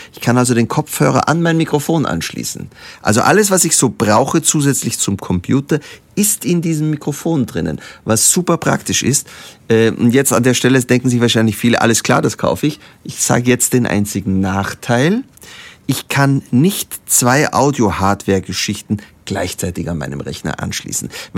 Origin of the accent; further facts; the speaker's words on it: Austria; weil ich bin Österreicher und die Firma